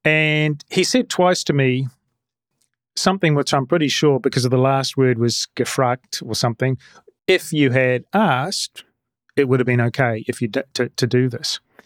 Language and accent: English; Bonn, North Rhine-Westphalia, Germany; Oh, because they could see that I was from Bonn and I actually captured them going around.